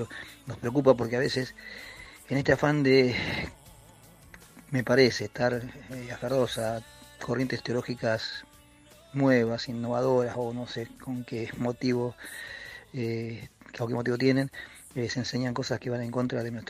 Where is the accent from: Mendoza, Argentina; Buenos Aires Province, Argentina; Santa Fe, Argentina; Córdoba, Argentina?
Buenos Aires Province, Argentina; Bahía Blanca; Somos de Bahía Blanca.